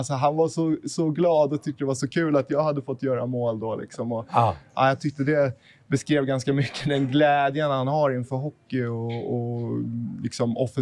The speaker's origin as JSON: {"language": "Swedish", "country": "Sweden", "said": "för mig också som svensk var ju nästan ännu häftigare med Bäckström liksom, som jag ser som en av de bästa i svensk hockey genom tiderna."}